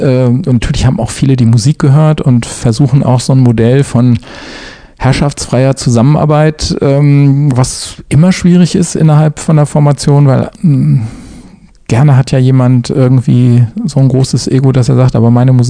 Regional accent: Iserlohn, North Rhine-Westphalia, Germany; Ich bin in Iserlohn im Sauerland aufgewachsen

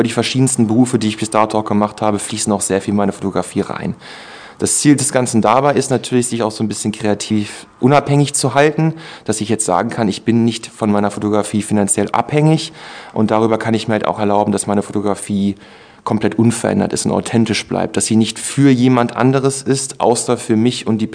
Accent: Hohenhameln, Lower Saxony, Germany; now in Braunschweig, Germany; gebürtiger Hannover, nie da gelebt. Ich bin aufgewachsen in Hohenhameln, bin zur Schule gegangen in Hildesheim, bin jetzt seit etwa anderthalb Jahren in Braunschweig.

